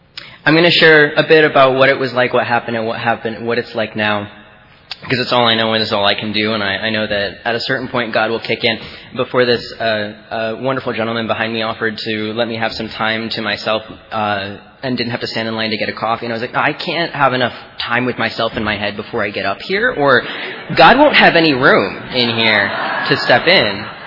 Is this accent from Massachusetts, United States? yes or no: no; Matthews, North Carolina, United States; I am from Matthews, North Carolina, which a lot of you probably don't know where that is. It's just a suburb of Charlotte, so I'm from Charlotte.